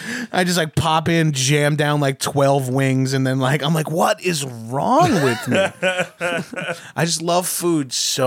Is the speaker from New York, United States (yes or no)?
yes; New York, United States; Yeah, and I'm from New York, and I still like, oh, I'm in Texas